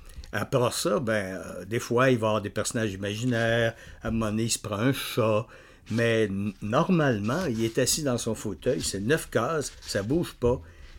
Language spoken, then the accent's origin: French; Sherbrooke, Quebec, Canada; also born or lived in Montreal / Thetford Mines; quand j'étais à Sherbrooke, je suis Montréalais de naissance, mais j'ai habité à Thetford Mines, jeune, quand j'étais mineur, évidemment. Et puis ensuite, vers 8 ans, à Sherbrooke